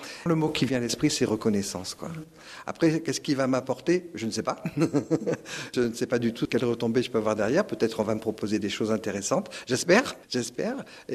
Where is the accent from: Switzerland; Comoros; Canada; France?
France; je suis un Français qui n'aime pas le fromage